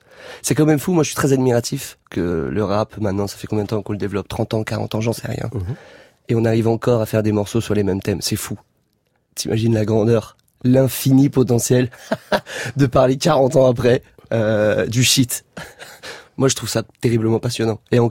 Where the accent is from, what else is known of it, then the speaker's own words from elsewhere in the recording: Aulnay-sous-Bois, Île-de-France, France; Je suis content qu'aujourd'hui ça marche pour moi et de pouvoir dire ouais, je viens d'Aulnay-sous-Bois, lourd.